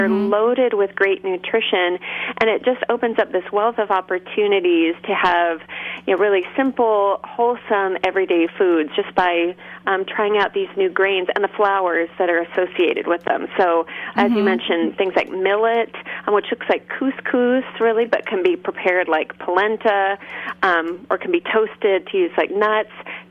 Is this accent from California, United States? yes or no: yes; Berkeley, California, United States; I grew up in Berkeley, California